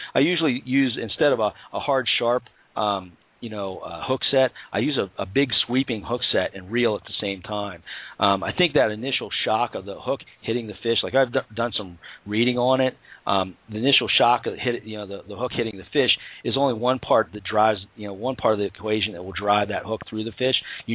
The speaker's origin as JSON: {"language": "English", "region": "Pennsylvania", "country": "United States", "tie": "born or raised there", "said": "I grew up in Pennsylvania, so I've caught about every possible fish there is to catch in Pennsylvania."}